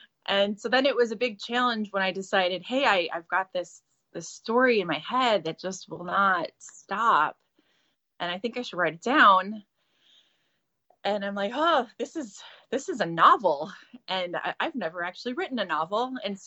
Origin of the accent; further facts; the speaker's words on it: Minnesota, United States; Minnesota. I'm from Minnesota.